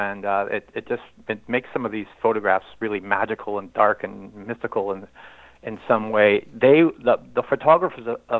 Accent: Montreal, Quebec, Canada; I'm from Montreal. My dad grew up on the avenues in Verdun, and his brothers grew up with Scotty Bowman.

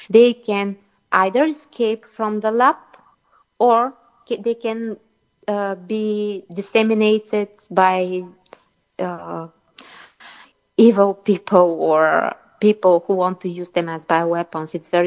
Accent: Bulgaria; I come from Eastern Europe, and here the situation is the same. We are a NATO member state. We have four US military bases in Bulgaria, and we border on the Black Sea

